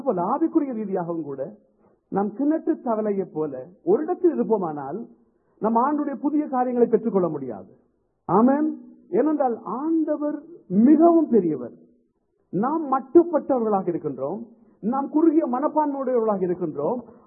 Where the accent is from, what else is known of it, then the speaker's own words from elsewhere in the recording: Colombo, Western Province, Sri Lanka; நான் கொழும்பிலே தான் நான் வளர்ந்தேன், வாழ்ந்தேன்.